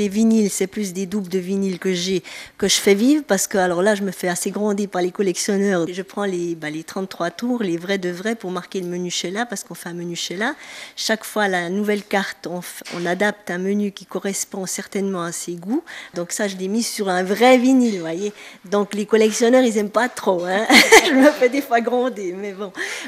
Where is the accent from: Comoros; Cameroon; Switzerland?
Switzerland; d'avoir fait venir une artiste comme ça chez nous en Suisse